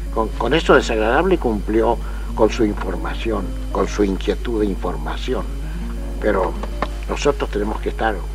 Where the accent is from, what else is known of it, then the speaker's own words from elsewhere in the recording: Argentina; Nosotros somos argentinos hasta que hemos ganado la elección o la hemos perdido.